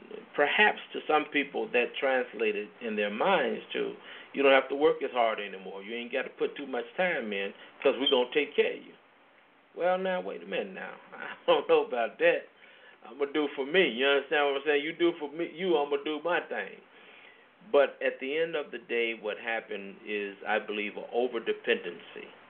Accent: Chicago, Illinois, United States; I remember growing up in Chicago, running crazy in the streets and what have you.

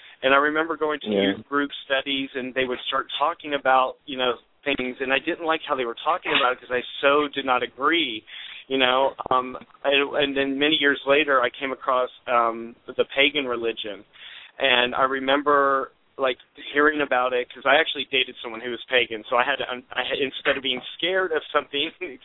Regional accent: Louisiana, United States; my first recollection with having to deal with God was I growing up in Louisiana. Our Louisiana State Fair came after the Texas State Fair.

